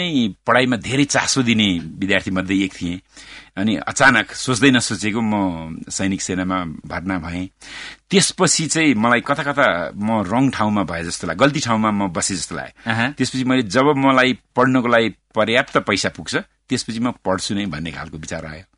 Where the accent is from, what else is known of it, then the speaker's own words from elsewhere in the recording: Pokhara, Gandaki Province, Nepal; moved away as an adult; also born or lived in Hong Kong; now in United Kingdom; म जन्मे हुर्केको र आइएससीसम्म पढेको पोखरा नै. त्यसपछि आजभन्दा 32 वर्ष अघिदेखि म देश बाहिर नै छु.